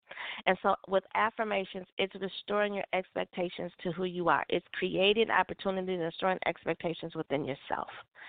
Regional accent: Minneapolis, Minnesota, United States; Our city, I'm from Minneapolis, Minnesota.

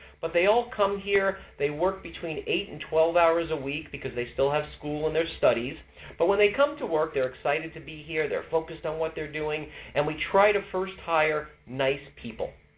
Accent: New York, United States; born there; moved away as an adult; now in St. Louis, United States; I'm a New Yorker by birth, but I moved to St. Louis 25 years ago, and I decided after I retired a few years ago to stay in St. Louis

